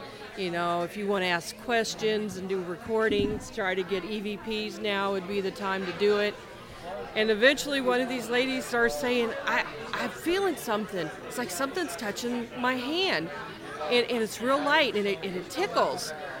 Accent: Kansas City, United States; I'm originally from Kansas City, born and raised.

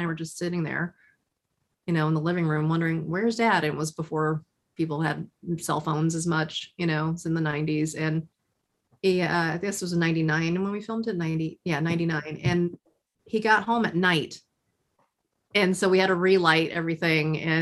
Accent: Kentucky, United States; I think there's something about me growing up in Kentucky, I couldn't possibly fit that box

